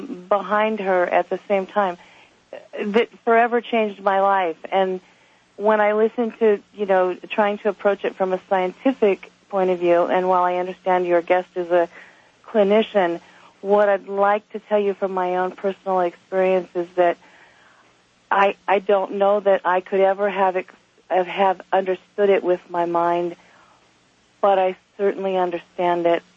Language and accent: English; Los Angeles, California, United States; I'm from Los Angeles.